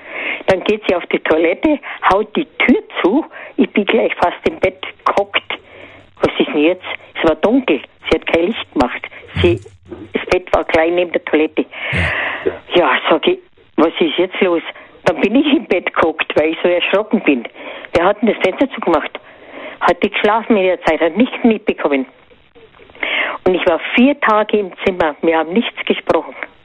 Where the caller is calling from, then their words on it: Ellwangen, Baden-Württemberg, Germany; Aus Ellwangen.